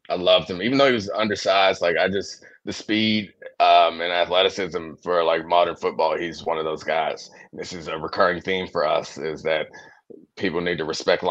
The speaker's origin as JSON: {"language": "English", "town": "Baltimore", "region": "Maryland", "country": "United States", "tie": "born or raised there", "lives_now": "Washington, United States", "said": "I grew up in Baltimore. I live in DC now"}